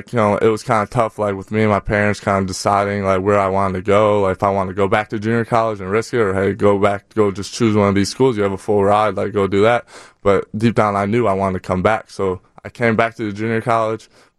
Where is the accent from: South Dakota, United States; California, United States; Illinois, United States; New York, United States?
Illinois, United States; Chicago; because I'm from the north, so I'm here from Chicago